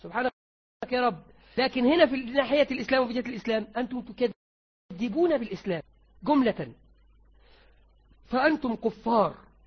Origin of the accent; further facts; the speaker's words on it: Egypt; ده كانت عندنا في مصر